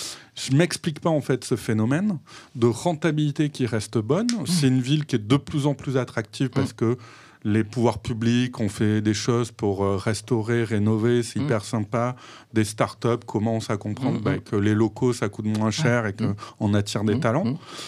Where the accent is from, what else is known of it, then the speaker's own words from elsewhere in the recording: Mont-de-Marsan, Nouvelle-Aquitaine, France; je viens de Mont-de-Marsan dans les Landes.